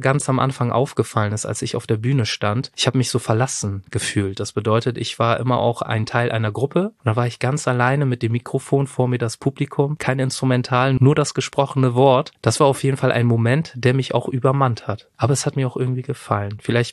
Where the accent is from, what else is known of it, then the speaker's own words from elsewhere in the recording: Germany; weil ich bin ja Deutscher.